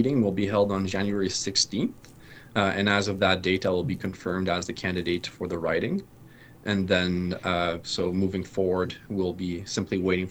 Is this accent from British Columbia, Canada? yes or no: no; Timmins, Ontario, Canada; I was born and raised in Timmins. I completed my education locally as well